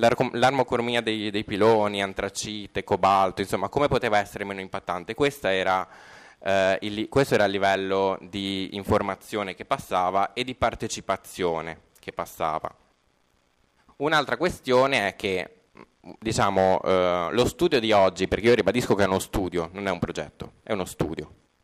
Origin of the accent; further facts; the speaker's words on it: Genoa, Liguria, Italy; io vengo dalla Media Valbisagno